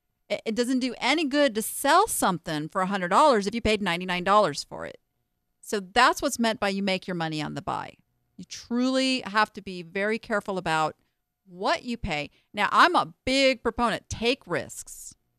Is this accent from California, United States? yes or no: yes; La Habra, California, United States; I grew up in La Habra, California.